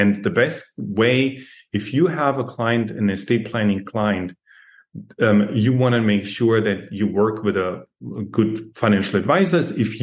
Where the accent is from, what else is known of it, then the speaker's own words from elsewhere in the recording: Germany; now in United States; 15 years ago, when I came from Europe, Germany, to the US